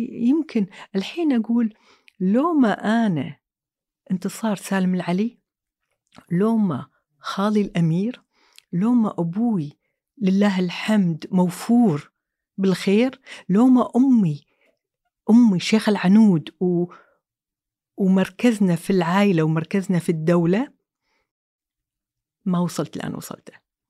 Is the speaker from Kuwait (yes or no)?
yes; Kuwait; moved away as an adult; أتذكر يوم اللي بعد أسبوعين طلعنا من الكويت